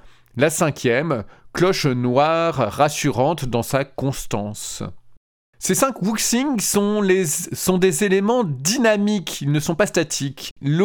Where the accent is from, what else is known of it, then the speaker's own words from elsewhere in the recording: France; parce que je suis français